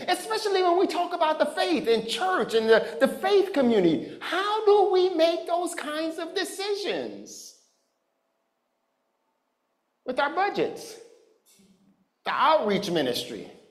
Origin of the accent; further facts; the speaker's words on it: Los Angeles, California, United States; I grew up in South Central LA, and every corner had a liquor store.